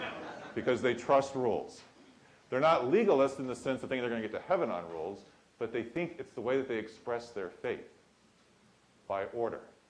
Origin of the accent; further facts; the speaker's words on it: Washington, District of Columbia, United States; I came from Washington, D.C., where it was extremely obvious.